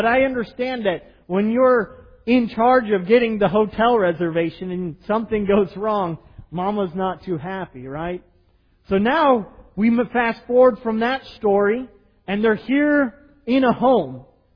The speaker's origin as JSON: {"language": "English", "country": "United States", "said": "You know, I'm an American. Why would I abandon my country, the things I value to go to somewhere foreign, to a people I don't know?"}